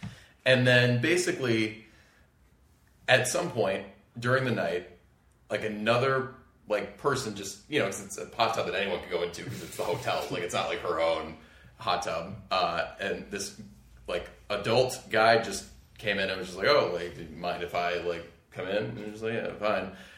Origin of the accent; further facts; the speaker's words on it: Massachusetts, United States; And I told you I grew up in Massachusetts, but I flew to Los Angeles because one of my cousins was getting bat mitzvahed.